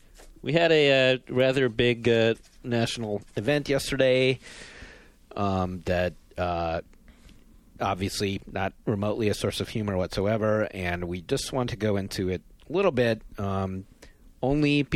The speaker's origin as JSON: {"language": "English", "town": "Van Nuys", "region": "California", "country": "United States", "said": "I'm from Van Nuys, California."}